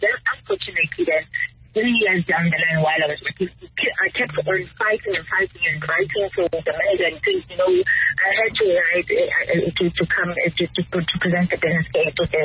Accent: South Africa; I'm a South African and I was recruited by the international organization.

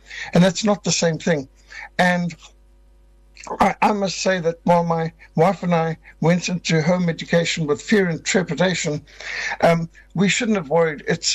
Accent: Zimbabwe; I was brought up in school in Rhodesia.

